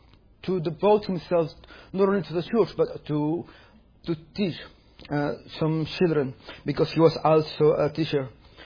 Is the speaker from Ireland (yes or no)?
no; Mexico; I come from Mexico.